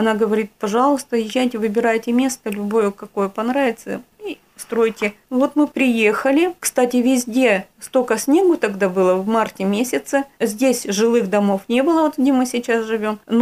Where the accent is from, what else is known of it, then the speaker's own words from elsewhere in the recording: Tyumen Oblast, Russia; now in Zonovo, Russia; Родом я с севера, с Шани Макандинского района, но Тюменской области, так что Область – это моя родина, Тюменская.